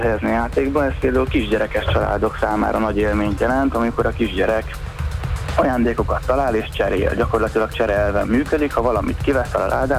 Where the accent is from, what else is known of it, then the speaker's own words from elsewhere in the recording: Kecskemét, Bács-Kiskun, Hungary; Mivel én kecskeméti vagyok